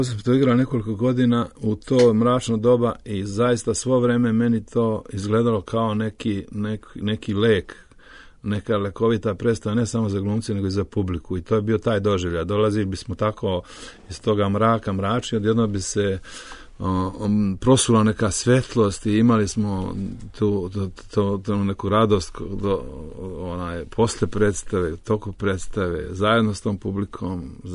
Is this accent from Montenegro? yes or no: yes; Podgorica, Montenegro; also born or lived in Nikšić / Jablanica; pošto sam došao iz Titog grada, iz Podgorice, živio sam uglavnom po provinciji ceo život, ne znam, Nikšić, Jablanica, Neretvi, vamo tamo.